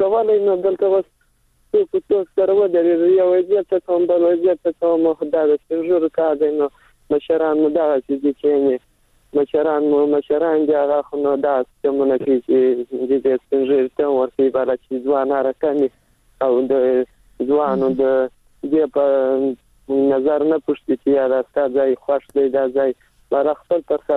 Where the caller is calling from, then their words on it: Helmand, Afghanistan; سلام د هلمند